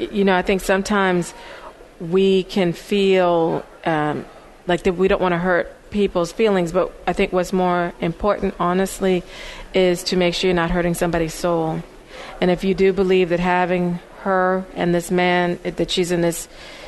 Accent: Charleston, South Carolina, United States; I'm originally, though, a Southern girl. I'm from Charleston, South Carolina.

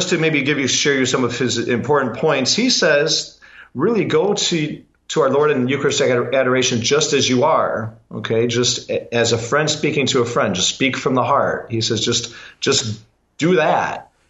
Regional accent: Cleveland, Ohio, United States; In fact, that was the order I grew up in back in Cleveland, Ohio.

